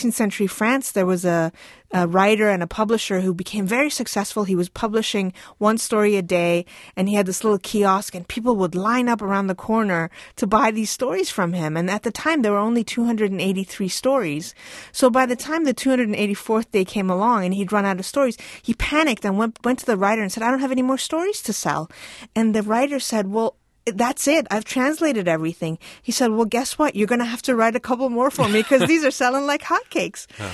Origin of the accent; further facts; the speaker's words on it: Iran; I'm originally from Iran, and growing up, my father would tell me the tales late at night